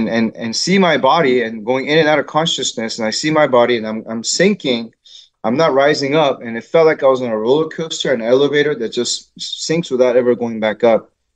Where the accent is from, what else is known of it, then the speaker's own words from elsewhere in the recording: South Korea; But yeah, I grew up in South Korea with a very a big family, actually, in terms of having lots of aunts and uncles.